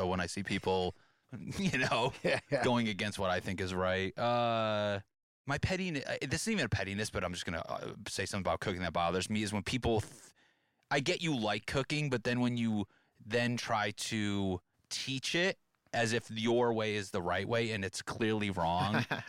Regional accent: New England, United States; I mean, growing up in New England, like everyone's so funny

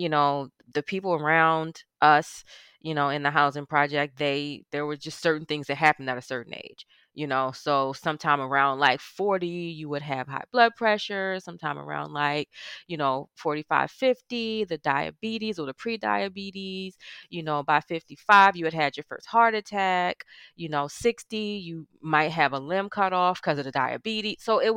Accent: Baltimore, Maryland, United States; Yes, born and raised in Baltimore in the housing projects.

